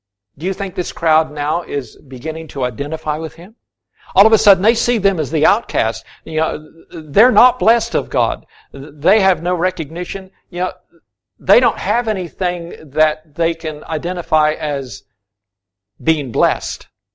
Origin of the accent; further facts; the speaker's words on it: Florida, United States; I grew up in Florida, and we had orange groves. That's what I grew up in.